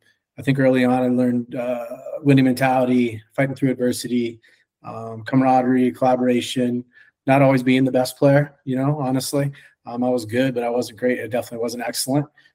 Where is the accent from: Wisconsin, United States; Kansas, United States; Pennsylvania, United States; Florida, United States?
Pennsylvania, United States; Hershey; also born or lived in Colombia; I'm originally from Colombia, so I was born in Colombia. I was adopted as a little kid. Grew up in Hershey, Pennsylvania, and so. I guess you could say a gringo family.